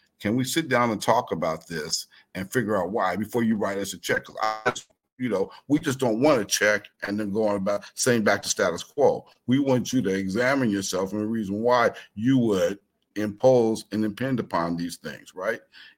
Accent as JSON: {"language": "English", "town": "Denver", "region": "Colorado", "country": "United States", "tie": "born or raised there", "said": "I grew up in Denver, Colorado, and back in the 70s in Denver, it was very segregated city, right?"}